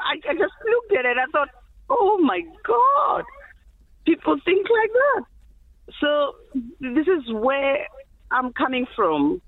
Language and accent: English; Zimbabwe; I'm from Zimbabwe.